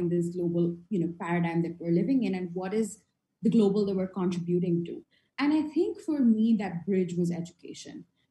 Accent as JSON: {"language": "English", "region": "Delhi", "country": "India", "tie": "born or raised there", "said": "when I was in India, I've been born and brought up in Delhi. And I did my undergraduation here. I studied in Delhi University."}